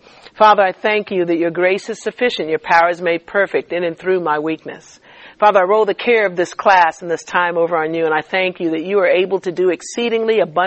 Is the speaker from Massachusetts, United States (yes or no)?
yes; Boston, Massachusetts, United States; I am over 50 years old, and I went to school. I grew up in Boston.